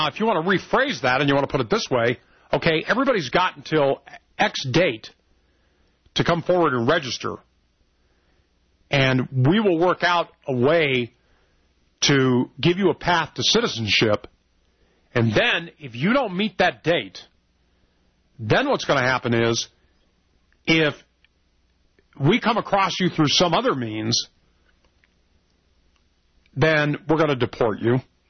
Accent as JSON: {"language": "English", "country": "United States", "said": "But, I'm an American. I like what we got."}